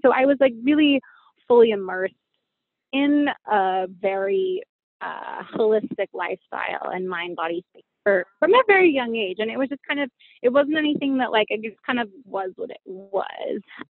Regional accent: Utah, United States; and the fact that we're both from Utah

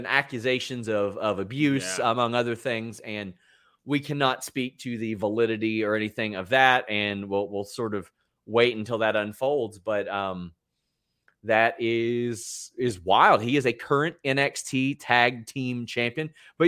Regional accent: Franklin Square, New York, United States; Had no clue she's from my hometown. Shout out Franklin Square, Long Island, New York.

